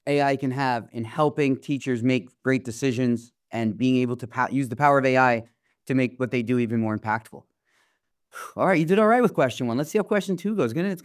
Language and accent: English; New York, United States; And again, obviously as a New Yorker, I'm so grateful at the work you're leading right here in New York City